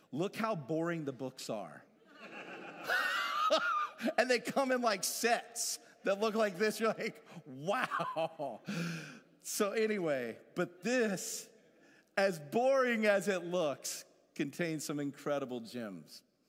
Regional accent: Woodstock, Georgia, United States; I mean, I'm from Woodstock, Georgia, okay? So, not hating on where I'm from, it's just we didn't talk about stuff like this.

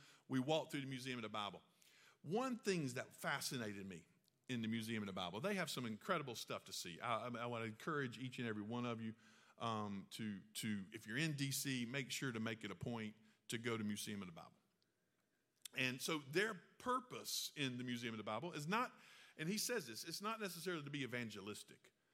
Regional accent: Red Bank, South Carolina, United States; Church, Red Bank, South Carolina, unincorporated. You know what I'm saying? My dad's been the pastor. I grew up in the Sunbeams and discipleship training and RAs and Sunday school material.

